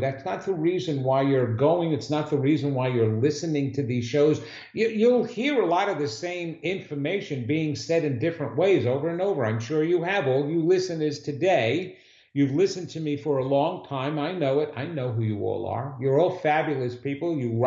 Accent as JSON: {"language": "English", "region": "New York", "country": "United States", "said": "If you're a New Yorker, you've got a lot of trouble. I'm a New Yorker."}